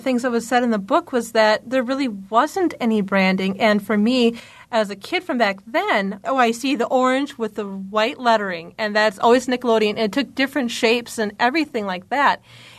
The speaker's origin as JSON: {"language": "English", "region": "Midwest", "country": "United States", "tie": "born or raised there", "said": "One thing I didn't realize, except I grew up in the Midwest, is that Clarissa was supposed to be set in the Midwest"}